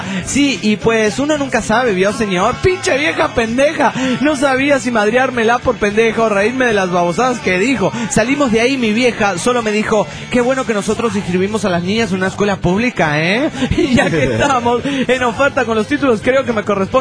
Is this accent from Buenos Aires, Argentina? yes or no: no; San Rafael, Mendoza, Argentina; de San Rafael, Mendoza, República Argentina.